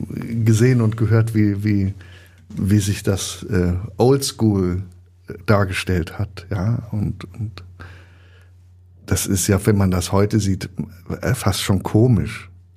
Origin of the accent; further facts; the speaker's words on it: Bonn, North Rhine-Westphalia, Germany; ich bin ja in Bonn aufgewachsen, was damals Hauptstadt war.